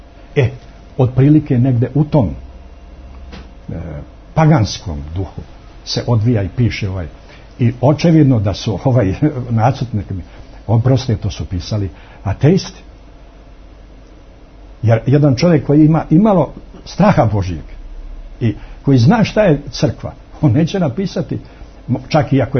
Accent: Montenegro; ja lično kao čovjek, kao građanin, kao Crnogorac, ako hoćete, kako da kažemo, kao čovjek koji je odrastao u Crnoj Gori i kao čovjek čiji su preci ugradili sebe u biće Crne Gore

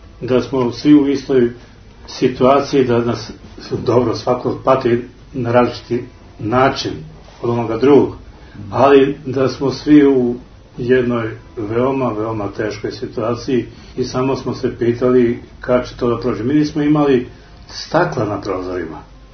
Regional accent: Belgrade, Serbia; born there; Rođen sam u Košutnjaku, i to za vreme rata.

